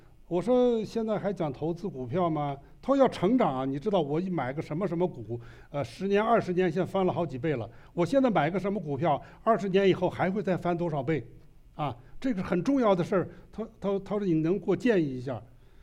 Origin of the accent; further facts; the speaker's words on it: China; 其实我们中国人省了一辈子，这批人都是在文化革命期间长大的。当时我记得出国的时候，我大学毕业的时候，1975年，